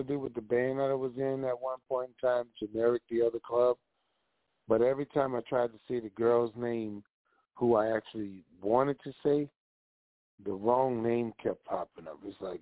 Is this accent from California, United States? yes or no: no; New Orleans, Louisiana, United States; I'm from New Orleans, and it gives people an identify.